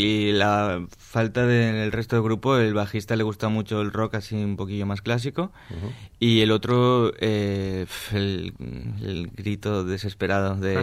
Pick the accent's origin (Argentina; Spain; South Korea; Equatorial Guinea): Spain; Valencia, Valencian Community; Yo soy del Carmen y ahora soy barquero en el Palmar. En la Albufera, muy tradicional.